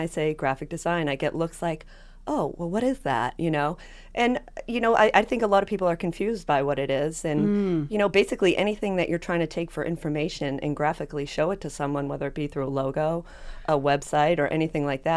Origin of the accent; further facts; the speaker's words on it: Boston, Massachusetts, United States; now in Plymouth, United States; No, I grew up in Boston, the Rosendale section of Boston.